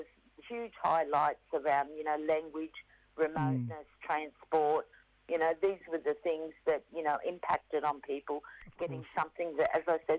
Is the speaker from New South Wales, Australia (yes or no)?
yes; New South Wales, Australia; as you said. I come from … up on the north coast of New South Wales, so that's Gambangia country.